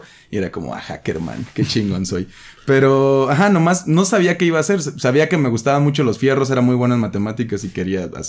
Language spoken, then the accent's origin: Spanish; Chilchota, Michoacán, Mexico; De Michoacán. Chilchota, Michoacán. Chilchota, Michoacán. Capital mundial de los azares.